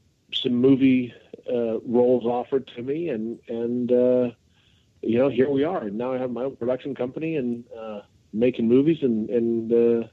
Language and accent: English; Saskatchewan, Canada; Well, you know, I grew up in Saskatchewan, right?